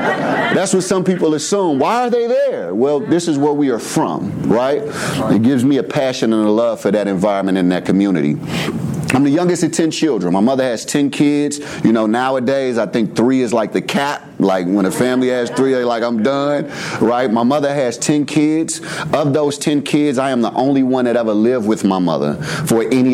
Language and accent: English; St. Louis, Missouri, United States; I am a St. Louis native, born and raised in St. Louis. I grew up in Walnut Park in North St. Louis, an area where some people are afraid to go.